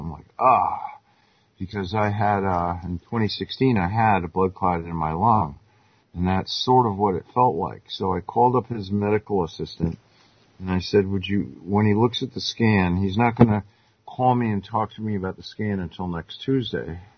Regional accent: Greenwich, Connecticut, United States; born there; I was born in Greenwich, Connecticut.

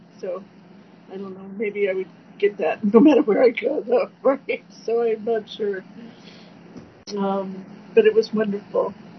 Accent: California, United States; And I would say, California. And then they would go, oh, American, you're American. And I said, yeah, I'm American.

